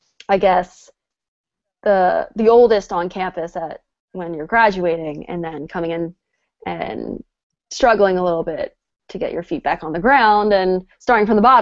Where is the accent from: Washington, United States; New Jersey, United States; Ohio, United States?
New Jersey, United States; now in South Bend, United States; I didn't think it was too different from my hometown in southern New Jersey, considering we would make the drive from my hometown all the way down the shore